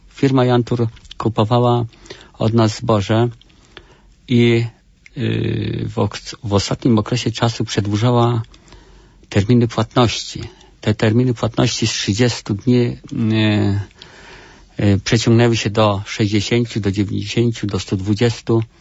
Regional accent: Straszewo, Kuyavian-Pomeranian Voivodeship, Poland; Pochodzę z małej miejscowości Straszewo, gmina Konec.

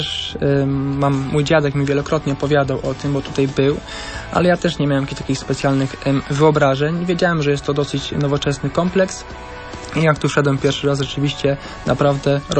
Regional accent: Zgorzelec, Lower Silesian Voivodeship, Poland; mam 19 lat, jestem ze Zgrzelca, jest to miasto przygraniczne z Görlitz, czyli z Niemcami.

